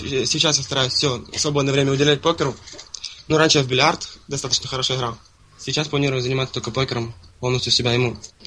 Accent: Kherson, Kherson Oblast, Ukraine; now in Kharkiv, Ukraine; Я сам из Херсона. Ага. Обучаюсь я в Харькове.

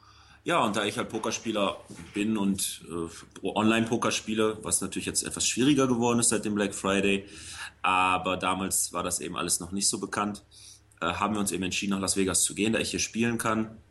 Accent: North Rhine-Westphalia, Germany; also born or lived in southern Germany; Ich bin allerdings mit einem Jahr, glaube ich, ja, ich glaube, ich war ein Jahr alt, bin ich nach Westdeutschland gezogen, bin eigentlich ein Kind des Ruhrgebiets. Und es ist halt nur steht nur auf meiner Geburtsurkunde, sonst habe ich mit dem Süden nichts zu tun.

